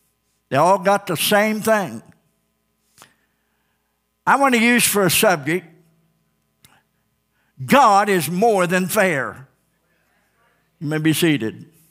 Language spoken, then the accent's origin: English; Ozark, United States; I remember a time growing up in Ozark where people would go down to the town square